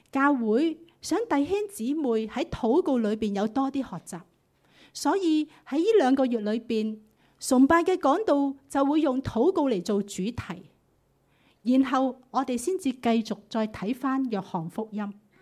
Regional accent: Hong Kong; 我们香港人，我们用香港的情景再想一下

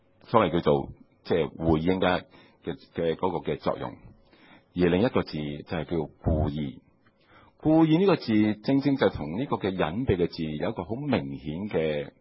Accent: Hong Kong; 就是我们香港人很说的扮什么、啊、做戏。

